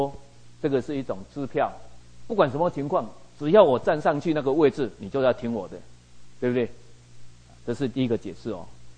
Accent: Taiwan; 我们在台湾长大都知道这个过程，

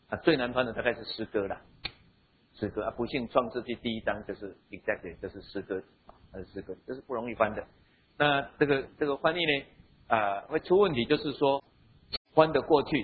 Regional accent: Taiwan; 我们台湾人呢，我们对羊的感情就没有像犹太人对羊那个感情那么好

